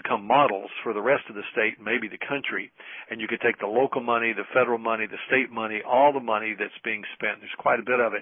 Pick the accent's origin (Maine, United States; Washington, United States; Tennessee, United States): Tennessee, United States; Maryville; It's a special subject for me because I grew up in Maryville, Tennessee, and my mother had the only